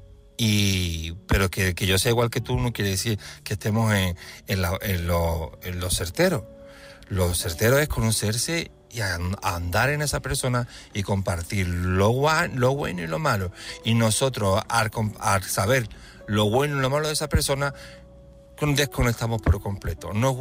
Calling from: Seville, Andalusia, Spain; de Sevilla

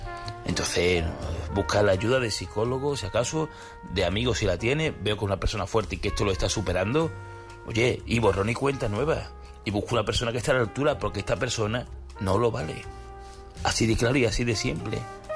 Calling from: Seville, Andalusia, Spain; A ver, llamo desde Sevilla para el tema de esta chica

